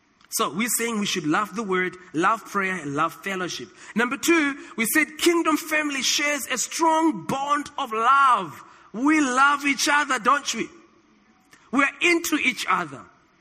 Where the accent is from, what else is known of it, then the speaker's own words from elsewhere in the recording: South Africa; So in other words, I am Christian first before I'm South African.